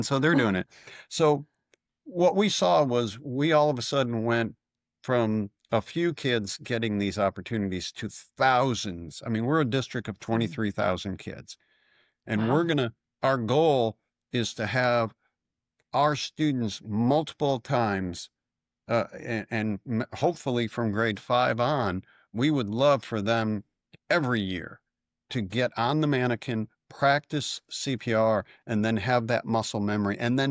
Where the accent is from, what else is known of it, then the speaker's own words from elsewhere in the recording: Buffalo, New York, United States; And then I grew up in Buffalo, New York.